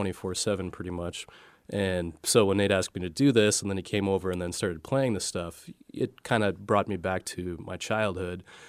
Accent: Amana Colonies, Iowa, United States; No, but growing up in the Amana colonies in the 90s, they had a big Zydeco fest.

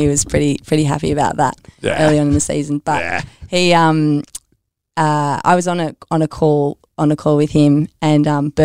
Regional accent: Sydney, New South Wales, Australia; because we grew up in Sydney and Dad was always like, you should go for the Swans because that's your local team.

